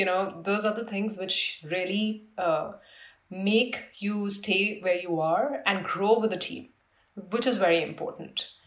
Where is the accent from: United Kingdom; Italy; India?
India; moved away as an adult; now in United States; And I think as an Indian coming into a US education system, it was quick 9 months to kind of, be in the market searching for jobs.